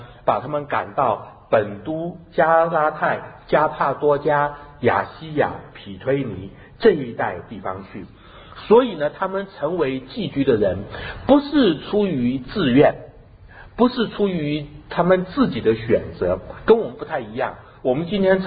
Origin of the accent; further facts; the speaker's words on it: Chiayi, Chiayi County, Taiwan; 我在台湾的嘉义长大，那么我长大的时候过程当中呢，那么虽然我小的时候就可以讲闽南话，但是我的台湾同学看到我还是说我是瓦辛娜， 说我是外省人